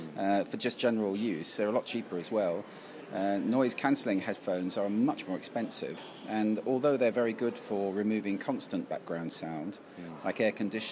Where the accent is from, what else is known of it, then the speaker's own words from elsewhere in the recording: South East England, United Kingdom; I'm from, well, geographically, Surrey.